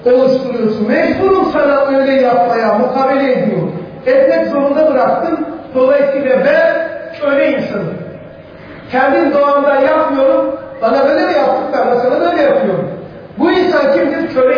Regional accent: Anatolia, Turkey; Anadolu'nun çocuğuyuz böyle, köyde büyümüşüz böyle.

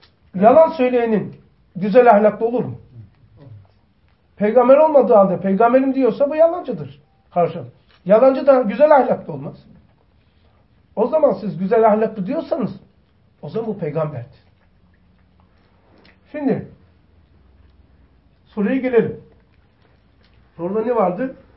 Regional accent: Istanbul, Turkey; en terörün, en anarşistin 80 ihtilalinden önce en cavcav döneminin en cavcav İstanbul bölgesinde büyüdüm. Kasımpaşa Hasköy.

